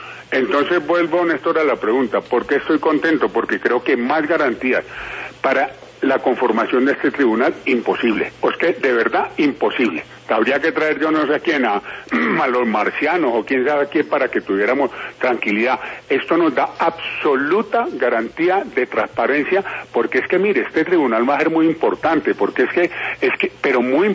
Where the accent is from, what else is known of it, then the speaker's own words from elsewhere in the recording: Colombia; porque somos colombianos